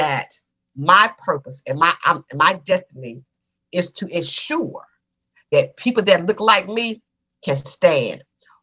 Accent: Tennessee, United States; So I was raised in Tennessee.

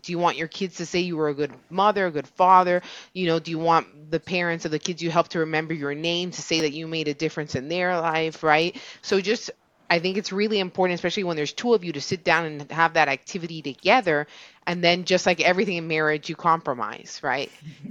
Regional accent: United States; being American, growing up in a country where it's always like such capitalism, go, go, go, right?

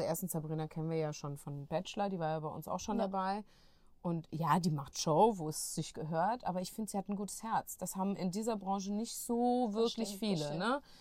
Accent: Russia; bei uns in Russland sagt man Pripisdon

